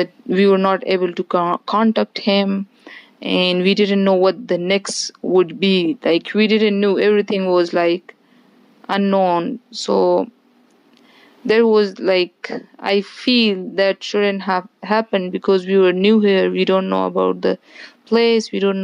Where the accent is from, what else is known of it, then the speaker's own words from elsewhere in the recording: Afghanistan; English is a second language; now in New Jersey, United States; I'm from Afghanistan. I'm 29 years old, and I hold a master's degree from Malaysia. And I'm currently living in New Jersey, United States of America.